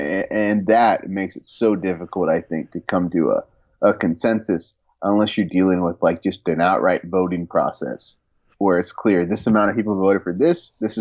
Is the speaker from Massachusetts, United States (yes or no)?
no; Texas, United States; The efficiency of bureaucracy in some states, including my home state of Texas, again, it makes these things difficult.